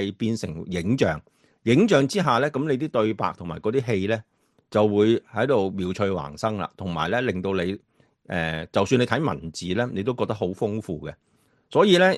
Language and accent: Cantonese; Guangdong, China; 即系蒸生瓜，我哋广东人嗰种